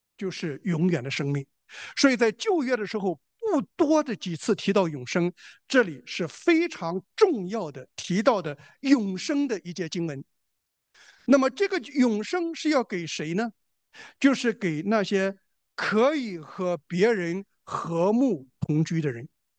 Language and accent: Chinese; China; 这是我们中国人这个所谓的这个文化的里面的流毒里边的最毒的东西